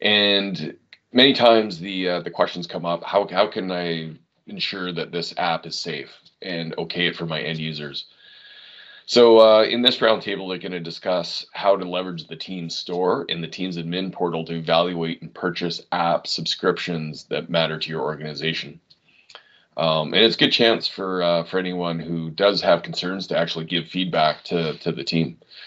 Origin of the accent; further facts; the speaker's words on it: Canada; we're all from Canada. We're 4 Canadian MVPs.